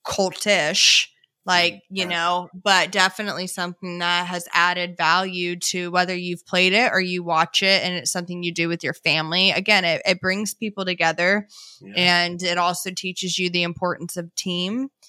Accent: Florida, United States; I was like, I'm from Florida and it's hot here, but that was whack heat.

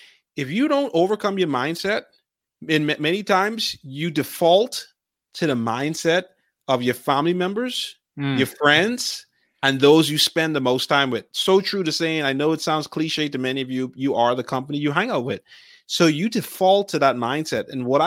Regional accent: Bahamas; I grew up in the Bahamas.

